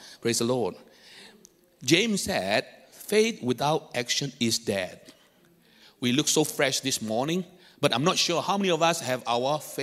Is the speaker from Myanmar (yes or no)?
yes; Myanmar; also born or lived in Singapore; now in Canberra, Australia; We are in Canberra since last year, September. And we are originally from Myanmar, Burma, living in Singapore for 20 years